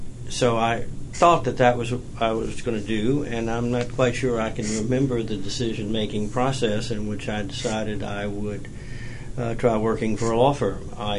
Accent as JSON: {"language": "English", "town": "Memphis", "region": "Tennessee", "country": "United States", "tie": "born or raised there", "said": "Well, I grew up in Memphis, Tennessee, which, if you go way back in the history of bonds, was an infamous place."}